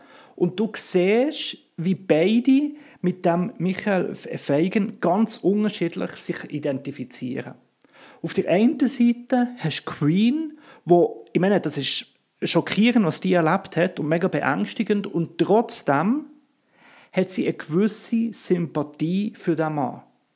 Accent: Switzerland; habe ich als Schweizer keine Ahnung

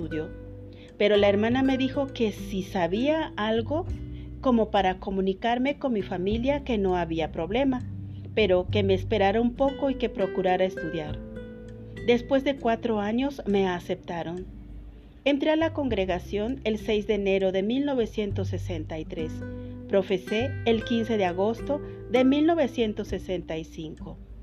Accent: Lomas, San Luis Potosí, Mexico; born there; Nací en Lomas, San Luis Potosí, 5 de junio de 1937.

